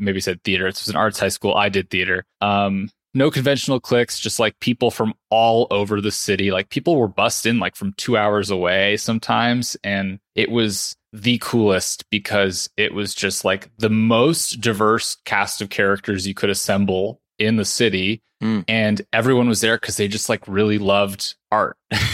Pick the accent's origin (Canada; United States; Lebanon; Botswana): United States; South Pasadena, California; I'm from South Pasadena, which is, you know, a suburb of LA.